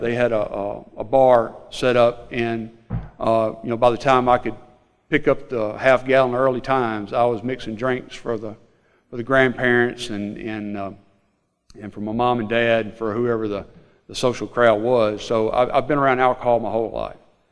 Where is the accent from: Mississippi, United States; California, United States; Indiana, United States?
Mississippi, United States; Mentor City; I'm from Mentor City, Mississippi. If y'all don't know where that is, I live in the Mississippi Delta, home of the Blues, south of Memphis, Tennessee, in a little small town.